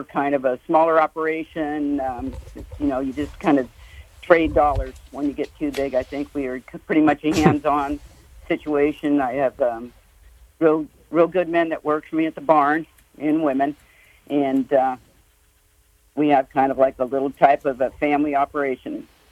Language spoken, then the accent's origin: English; Santa Rosa, California, United States; I was born in Santa Rosa and still live only about 50 miles from there. So it's my hometown, and I love Northern California.